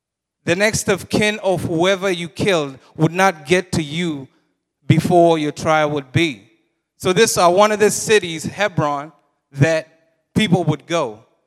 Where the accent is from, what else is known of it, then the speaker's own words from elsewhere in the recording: Kenya; English is a second language; now in United States; I'm from Kenya. For those who probably don't know, you probably see my forehead. So you already know I'm not from around here.